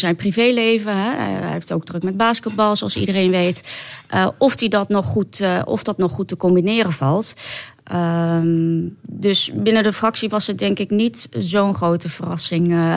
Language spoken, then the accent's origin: Dutch; The Hague, South Holland, Netherlands; Ik kom uit Den Haag. Ja, dus de grote stad.